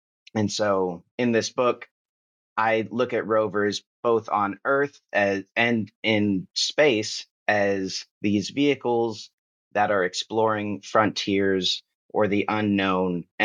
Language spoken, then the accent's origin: English; Ventura, California, United States; it took me back to this moment in 2017 when my hometown caught fire during the Thomas Fire. At the time, it was the largest in California history. It was over a year later, there was a bigger fire, and that's sort of the way of things now. But this happened in Ventura, California